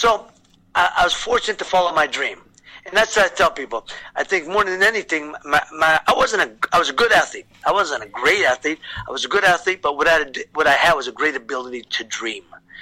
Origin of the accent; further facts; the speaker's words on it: Youngstown, Ohio, United States; As a child, growing up in Youngstown was a Pollyanna life. Growing up in Youngstown, you know, the steel mills are booming.